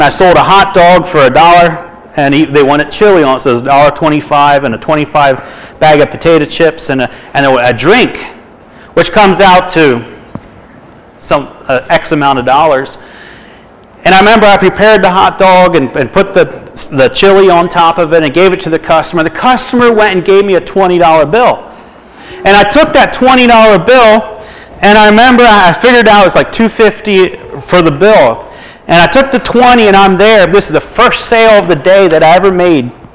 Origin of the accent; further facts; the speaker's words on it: Philadelphia, Pennsylvania, United States; also born or lived in Miami, United States; So the city is close to my heart, and I was born in Miami, Florida. And if I told you my whole history, we'd be here till 1 o'clock in the morning. But I ended up being raised in Philadelphia.